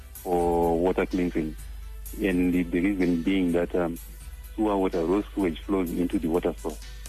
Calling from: Harare, Zimbabwe; Good evening. … calling from Harare.

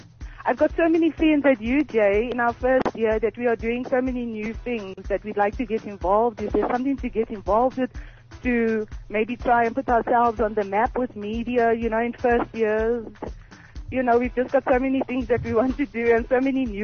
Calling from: Delareyville, North West, South Africa; I'm calling from Delareyville.

